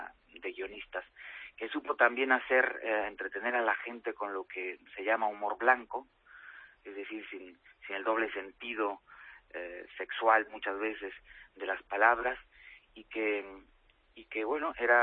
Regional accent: Mexico; Como soy mexicano, pues por supuesto que desde pequeño veía El Chavo del Ocho

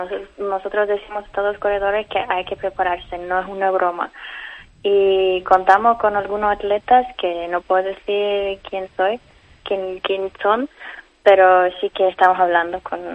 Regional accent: Lithuania; now in Denmark; Vivo en Dinamarca y trabajo en Dinamarca, solamente que soy lituana.

